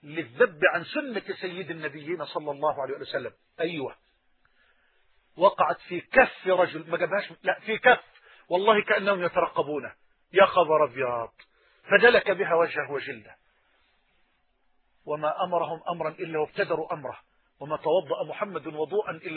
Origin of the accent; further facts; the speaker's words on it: Egypt; بلهجتنا في مصر وقت الأيالة